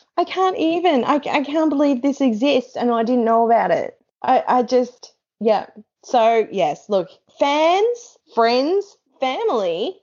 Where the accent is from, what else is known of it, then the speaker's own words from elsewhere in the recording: New Zealand; I'm carrying the Australian flag considering I'm a New Zealander, which is just hilarious.